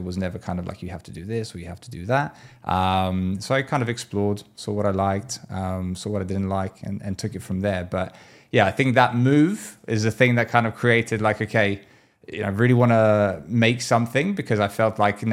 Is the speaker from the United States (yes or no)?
no; London, United Kingdom; also born or lived in Lithuania; I was born in Lithuania, but I grew up in the UK, right. In London.